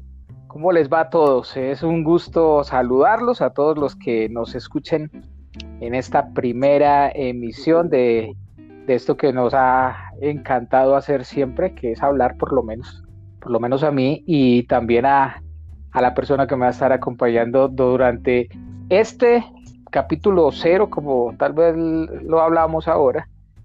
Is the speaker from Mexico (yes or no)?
no; Manzanares, Caldas, Colombia; tengo 41 años. Soy de Manzanares Caldas